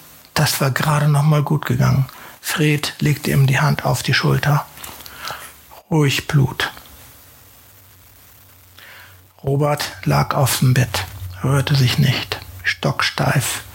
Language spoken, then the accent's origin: German; Lower Saxony, Germany; Also ich komme aus dem Wendland, ne? Ich muss noch dazu sagen, habe da auch bis heute meine Familie